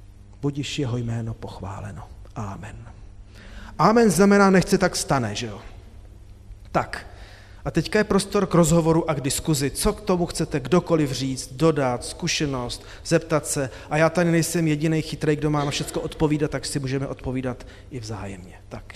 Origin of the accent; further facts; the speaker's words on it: Brno, South Moravian Region, Czechia; když jsem měl 15 let, tedy počínající teenager nebo už takový v pubertě, tak jsem z Brna jezdil sem do Prahy za svým strýcem jedním na návštěvu